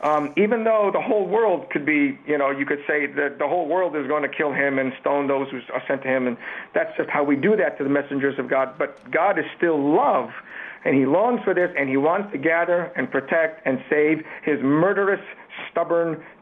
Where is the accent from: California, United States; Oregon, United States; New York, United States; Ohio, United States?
New York, United States; New York City; I grew up in New York City, but I had to watch it on TV.